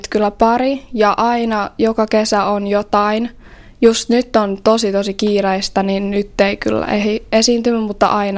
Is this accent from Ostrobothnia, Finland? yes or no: yes; Vaasa, Ostrobothnia, Finland; ja mä oon alun perin ihan Vaasasta ja käyn nyt ysiluokkaa tuolla Vörkkärillä